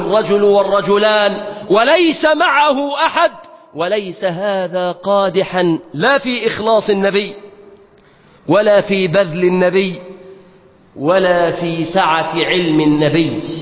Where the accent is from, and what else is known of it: Egypt